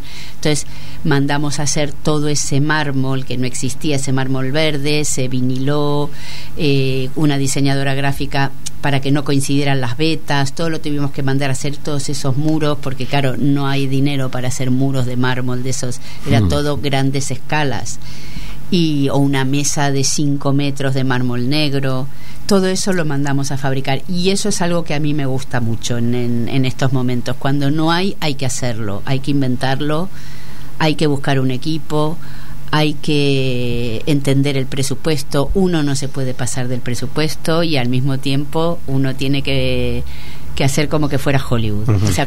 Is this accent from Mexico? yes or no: no; Argentina; Yo como argentina, por ejemplo, ellos mexicanos, tuvimos muy, muy buena relación.